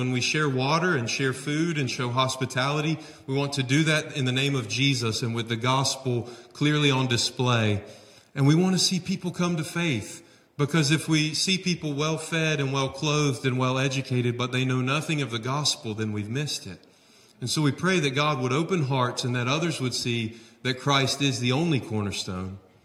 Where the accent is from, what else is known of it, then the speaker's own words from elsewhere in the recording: Concord, North Carolina, United States; now in Uganda; I grew up in Concord and graduated from Mount Pleasant.